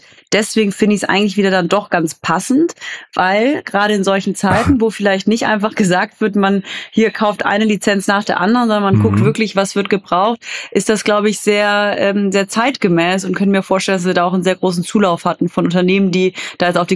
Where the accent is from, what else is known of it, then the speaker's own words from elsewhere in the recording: Cologne, North Rhine-Westphalia, Germany; freut mich besonders als Kölnerin